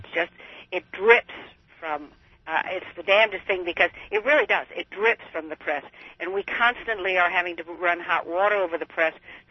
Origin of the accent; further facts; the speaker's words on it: Wisconsin, United States; I'm from Wisconsin.